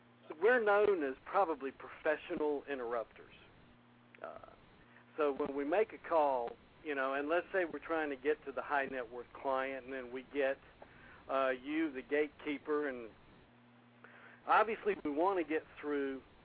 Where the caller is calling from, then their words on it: Columbia, South Carolina, United States; I'm in Columbia, South Carolina today.